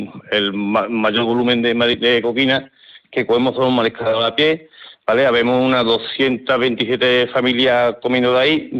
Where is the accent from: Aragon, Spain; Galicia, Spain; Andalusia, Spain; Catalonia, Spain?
Andalusia, Spain; Pilas; Nosotros somos, por ejemplo, de Pilas, ¿vale? Yo soy de Pilas.